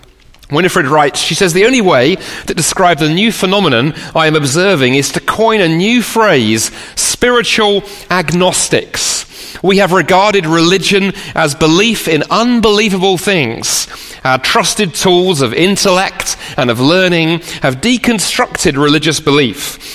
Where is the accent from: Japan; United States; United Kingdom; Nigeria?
United Kingdom; London; now in Toronto, Canada; I grew up in the UK. I grew up in London and lived there most of my life, but also spent 6 years living here in Toronto.